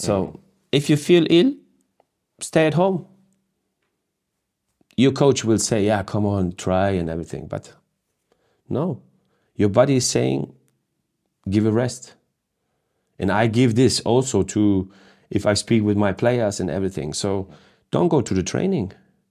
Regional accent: Hamburg, Germany; born there; English is a second language; I was born in Hamburg. I live in Hamburg now, still. And but my parents are Croatian, so I'm Croatian. Have a Croatian passport

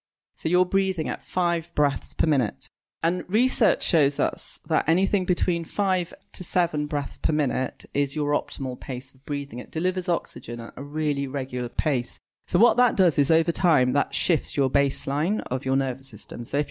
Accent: London, United Kingdom; I'm a Londoner. I'd lived in London all my life.

